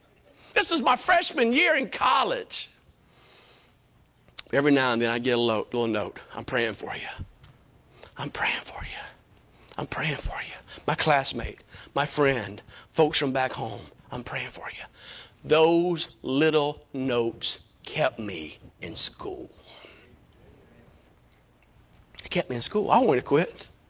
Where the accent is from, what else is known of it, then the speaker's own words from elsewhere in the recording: South Carolina, United States; Man, I was a freshman in college, and every once in a while, man, I'm from South Carolina.